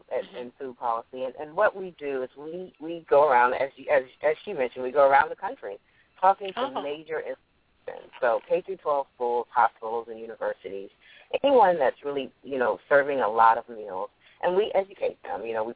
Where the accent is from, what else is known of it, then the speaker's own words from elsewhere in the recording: Houston, Texas, United States; I grew up in Houston, Texas, so I did eat a lot of meat.